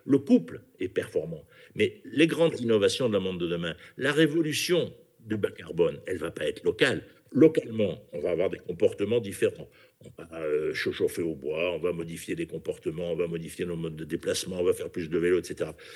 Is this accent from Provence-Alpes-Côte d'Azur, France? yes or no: yes; Marseille, Provence-Alpes-Côte d'Azur, France; Vous savez, je suis Marseillais, j'ai été élu à Marseille.